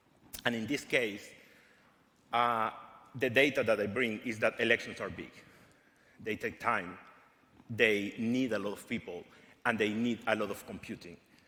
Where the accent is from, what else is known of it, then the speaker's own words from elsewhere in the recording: Caracas, Capital District, Venezuela; moved away; Originally, I am from Caracas, Venezuela. I have moved around a few continents.